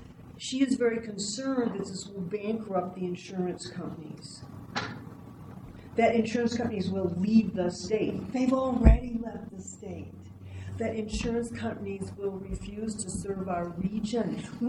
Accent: Colorado, United States; I don't have the votes because I'm from the Western Slope

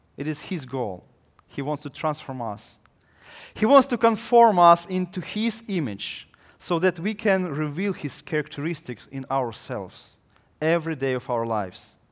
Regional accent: Ukraine; And I came from Ukraine, I remember the very famous person named Lenin.

